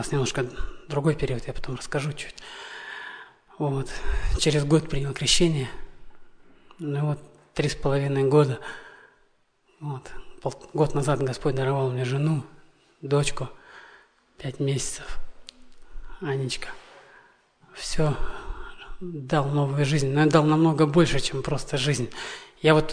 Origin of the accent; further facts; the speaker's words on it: Berdsk, Novosibirsk Oblast, Russia; я сам из Бердска, это Новосибирская область.